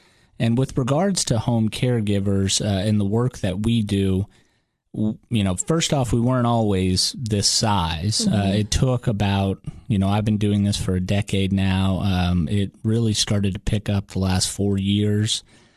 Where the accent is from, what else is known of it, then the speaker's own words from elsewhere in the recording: Atlanta, Georgia, United States; We were Russian immigrants, and it was 1994. I grew up in Atlanta, Georgia, and they were both chemists